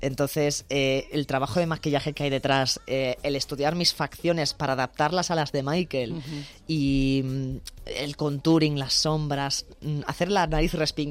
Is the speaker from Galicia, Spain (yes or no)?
yes; Carballo, Galicia, Spain; now in Madrid, Spain; Ahora vivo aquí en Madrid, sí. Uh-huh. Por eso perdí el acento, principalmente ya se me fue.